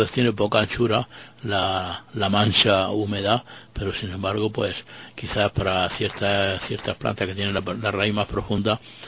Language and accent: Spanish; Spain; yo recuerdo cuando era chaval, aquí en España mismo había muchas fincas por ahí en el campo